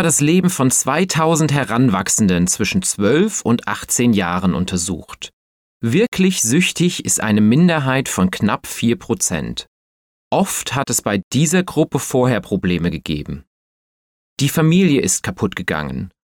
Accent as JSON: {"language": "German", "region": "Berlin", "country": "Germany", "said": "Ein Besuch der Museumsinsel ist nicht nur für Touristen, sondern auch für mich als Berliner etwas Besonderes."}